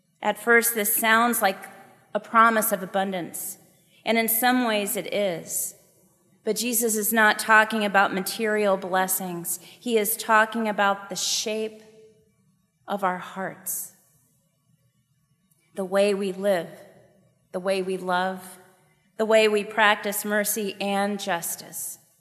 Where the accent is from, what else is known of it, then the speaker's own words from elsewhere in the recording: Cincinnati, Ohio, United States; There were members of my church where I grew up in Cincinnati.